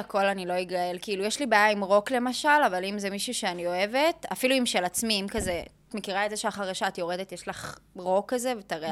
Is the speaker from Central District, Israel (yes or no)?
no; Jerusalem, Jerusalem District, Israel; חד משמעית לא, גדלתי בבית מרוקאי, את יודעת ירושלמי כזה, של משפחה רגילה, כאילו מסורתית